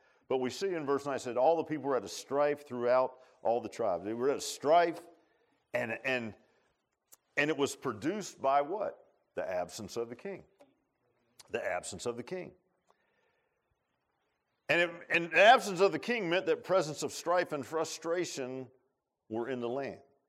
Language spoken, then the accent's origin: English; United States; Listen, I'm an American. I'm not proud of everything my country does.